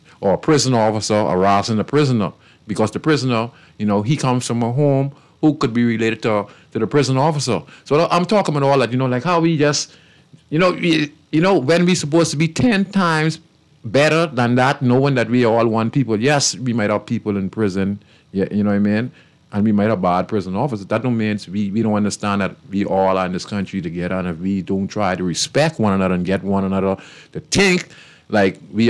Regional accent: Bahamas; Bahamas is supposed to be the greatest example for the world. Because we have a country that are governed by a race of people, even though, but the majority of us, you know, we come from

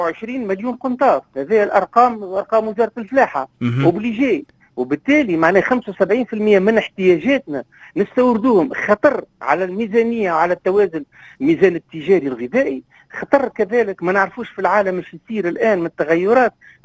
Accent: Tunisia; عندي انا كمستهلك تونسي

